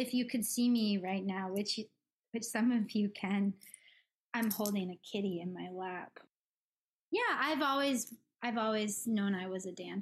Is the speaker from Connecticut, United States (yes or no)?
no; Rhode Island, United States; also born or lived in New England; I grew up in Rhode Island, mostly Rhode Island and the Providence Plantations